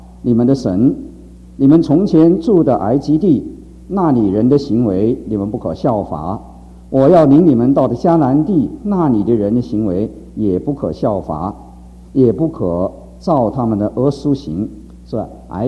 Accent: United States; 比如说我们美国人很天真

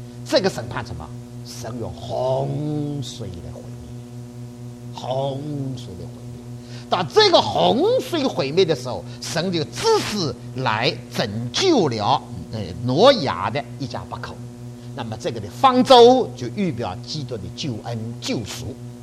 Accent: China; 不能够保持着我们中国人从前爸爸威严妈妈神圣

